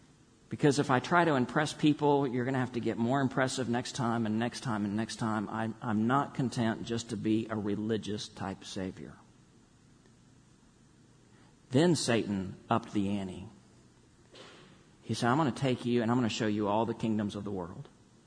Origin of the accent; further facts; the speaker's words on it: Texas, United States; So growing up in Texas, I knew who Pancho Villa was.